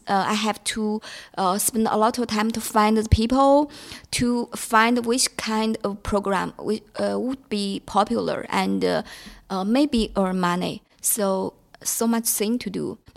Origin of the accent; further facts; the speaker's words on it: China; English is a second language; So when I traveled to my hometown, I found some investor.